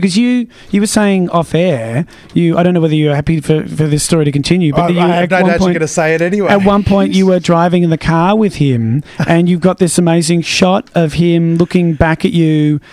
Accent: Canberra, Australian Capital Territory, Australia; I grew up in Canberra. So in Canberra, that was what you do.

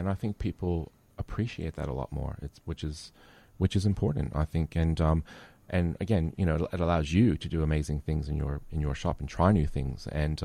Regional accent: United States; And I'm American.

